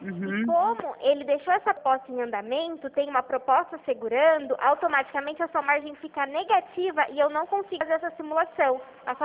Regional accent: São Paulo, Brazil; Sou de São Paulo.

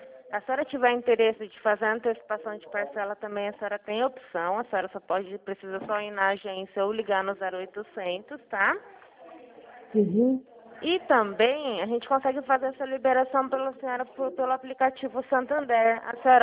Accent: Araçatuba, São Paulo, Brazil; eu sou aqui de Araçatuba.

